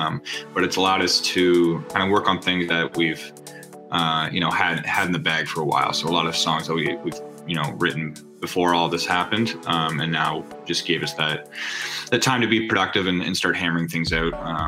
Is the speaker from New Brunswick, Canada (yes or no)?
no; Kingston, Ontario, Canada; now in Toronto, Canada; Yeah, I'm originally from Kingston, and now we're both living in Toronto.